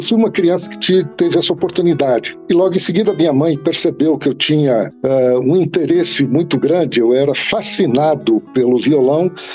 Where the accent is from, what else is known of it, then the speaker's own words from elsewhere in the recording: Rio Grande do Sul, Brazil; born there; Muito bem, eu nasci no Rio Grande do Sul